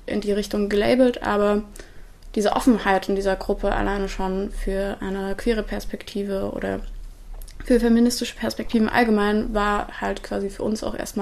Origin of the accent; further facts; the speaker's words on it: Wurzen, Saxony, Germany; ich komme aus Wurzen, ich bin in Wurzen aufgewachsen und habe da quasi auch mein ganzes Leben lang gewohnt bis jetzt. Wurde dort quasi auch sozialisiert